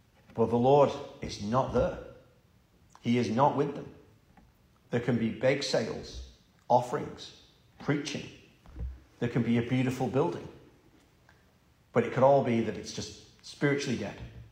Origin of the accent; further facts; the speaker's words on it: Wigan, North West England, United Kingdom; when I went up to my hometown of Wigan and I saw the chapel that I grew up in closed